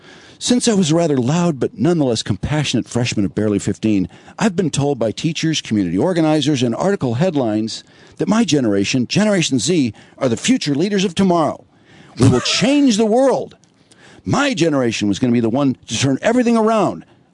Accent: Florida, United States; Growing up in South Florida, the Parkland school shooting was my rude awakening to the gun violence epidemic in our country.

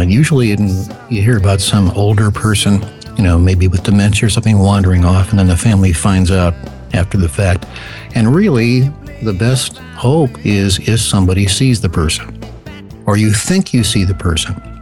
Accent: Chicago, Illinois, United States; I am from Chicago, born and raised, et cetera, big, you know, Cub fan

